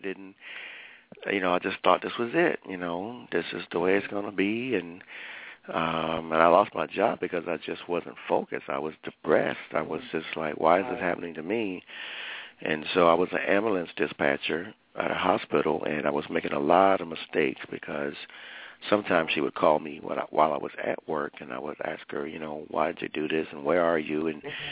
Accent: Orlando, Florida, United States; Well, I was born in Orlando, Florida, and born and raised in the Church of God. and grew up in a singing family and military family

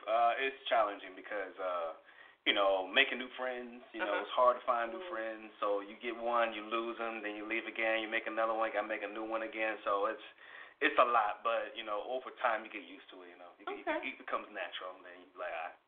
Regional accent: Hempstead, New York, United States; I am from Hempstead, Long Island, New York.

